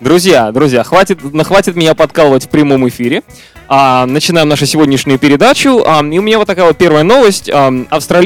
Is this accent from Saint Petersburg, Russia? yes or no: yes; Saint Petersburg, Russia; в Санкт-Петербурге, откуда я родом.